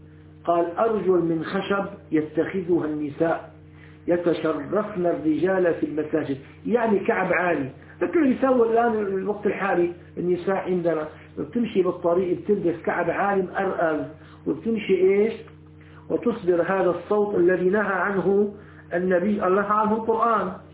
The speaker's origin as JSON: {"language": "Arabic", "country": "Syria", "said": "حتى سبحان الله تتذكر عندنا في الشام، يمكن ما بتعرفوا الأمراض، أنا بعرفه تماما"}